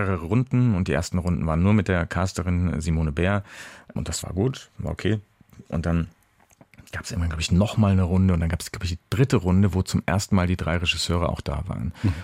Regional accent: Munich, Bavaria, Germany; Ich bin in München aufgewachsen, in Trudering

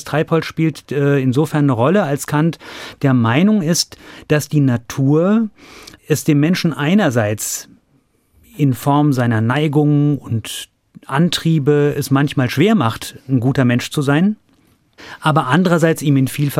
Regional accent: North Rhine-Westphalia, Germany; Ich bin Sauerländer. Ich habe auch immer noch einen Bezug in meine Heimat. Meine Eltern leben dort noch.

